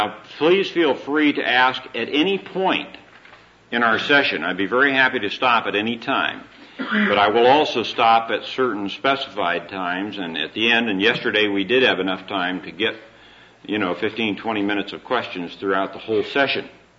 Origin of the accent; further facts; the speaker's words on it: Colorado Springs, Colorado, United States; I'm from Colorado Springs and I'm responsible for the western region of the Navigators.